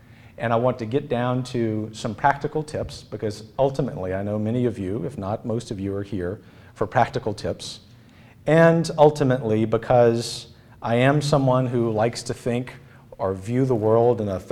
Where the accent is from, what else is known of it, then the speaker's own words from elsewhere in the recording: Lafayette, Louisiana, United States; where we were in Lafayette, which is the best city in Louisiana, my hometown